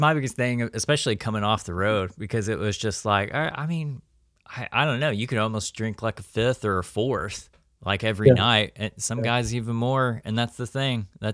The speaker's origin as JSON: {"language": "English", "region": "the South", "country": "United States", "tie": "born or raised there", "said": "As a kid, you know, just growing up in the South, and that's part of the identity and culture."}